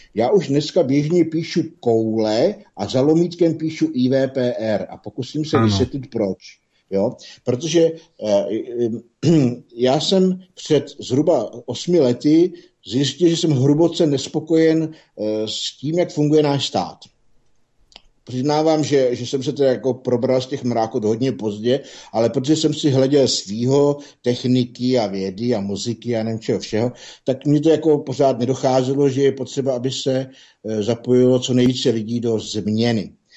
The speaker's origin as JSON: {"language": "Czech", "town": "Praskačka", "region": "Hradec Králové Region", "country": "Czechia", "said": "já jsem z Praskačky, což je blízko Hradce Králové"}